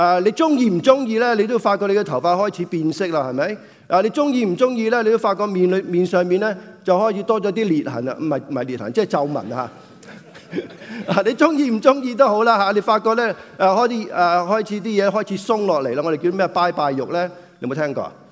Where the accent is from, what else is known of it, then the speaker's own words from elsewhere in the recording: China; 我们中国人呢有些说话呢是形容我们这、些、年纪特别可能上了年纪的人的